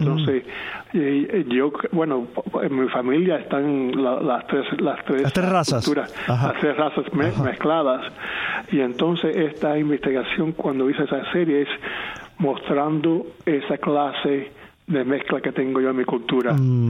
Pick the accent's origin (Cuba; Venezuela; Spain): Cuba; yo de niño veía en Cuba